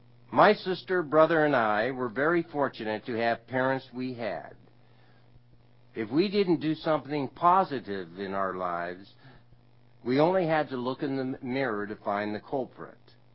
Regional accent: California, United States; I was born and raised in Shasta County. My parents came to Redding in 1935, shortly after my father completed law school.

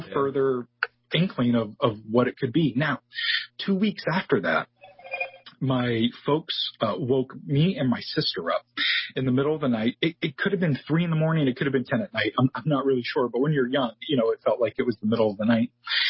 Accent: Maine, United States; And I said to myself, hey, there's no book here about UFOs specifically in my home state.

